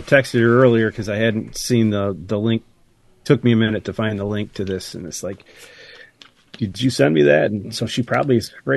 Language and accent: English; New York, United States; moved away; I grew up in New York, so I'm still learning. I've been here for almost 20 years, so we're getting it down.